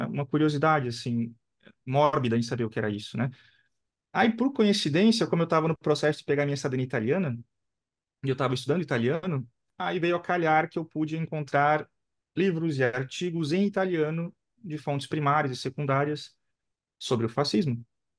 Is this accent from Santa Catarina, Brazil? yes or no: yes; Blumenau, Santa Catarina, Brazil; Bem, eu sou de Blumenau, Santa Catarina.